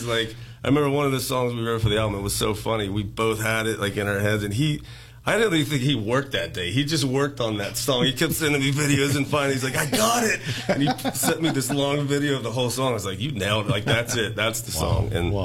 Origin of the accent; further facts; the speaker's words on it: West Virginia, United States; Yeah, and I grew up in West Virginia, as you guys know, so a lot of that's in my DNA.